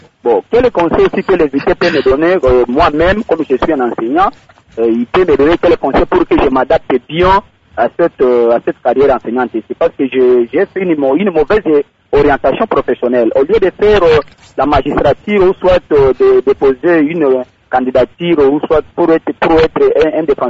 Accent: Kindu, Maniema, DR Congo; comme il y a une carence ici chez nous à Kindu des emplois

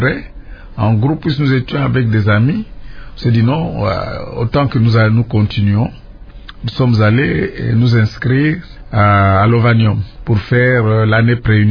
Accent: Kinshasa, DR Congo; Je suis né à Kinshasa, à l'hôpital Mamayimo, à l'hôpital général de Kinshasa.

